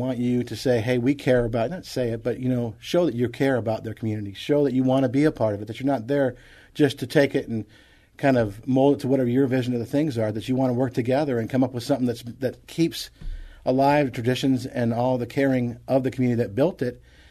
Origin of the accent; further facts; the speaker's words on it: Michigan, United States; No, I grew up in Michigan, and I spent some time in St. Louis.